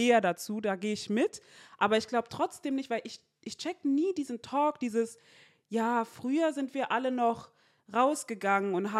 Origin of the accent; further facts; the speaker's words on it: Mainz, Rhineland-Palatinate, Germany; In welcher Stadt meinst du? In Mainz.